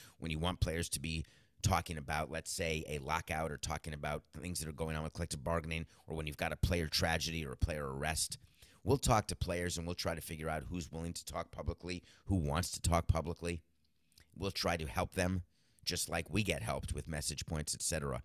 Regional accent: New York City, New York, United States; also born or lived in Milwaukee; So I was born in Milwaukee and I moved out of Milwaukee forcefully, but no problem. Grew up in New York, couldn't be happier to be a New Yorker.

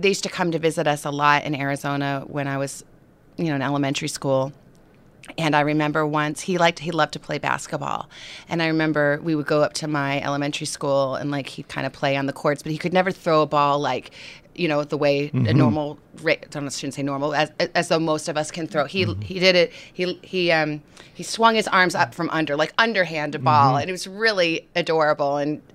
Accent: Australia; born there; I'm a U.S. citizen. I was born in Australia

